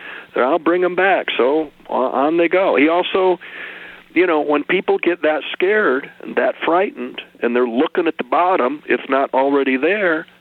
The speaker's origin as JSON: {"language": "English", "region": "Michigan", "country": "United States", "said": "And they all know I'm from Michigan."}